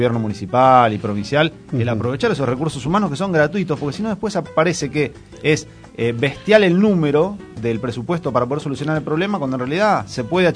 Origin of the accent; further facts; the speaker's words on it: Argentina; la revolución que más nos pega a nosotros como argentinos es la de 1810.